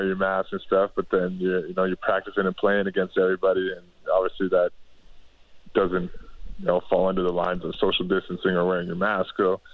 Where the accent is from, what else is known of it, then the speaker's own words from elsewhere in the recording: Florida, United States; because we're playing in Florida and we're from Florida.